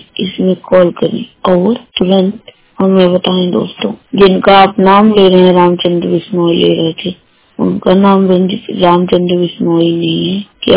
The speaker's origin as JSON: {"language": "Hindi", "region": "Madhya Pradesh", "country": "India", "said": "और मैं सतना जिले से हूँ"}